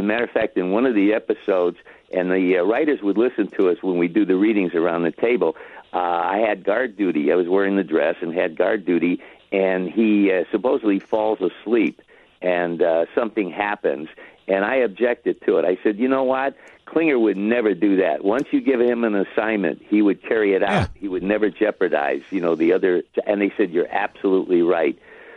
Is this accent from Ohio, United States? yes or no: yes; Toledo, Ohio, United States; And, of course, I come from Toledo.